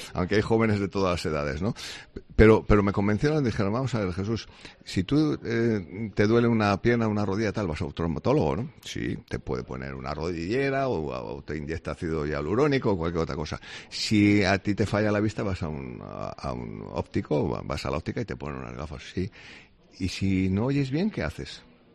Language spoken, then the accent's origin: Spanish; Asturias, Spain; Yo, pues mira, pues lo siento, no soy de Asturias. Yo soy asturiano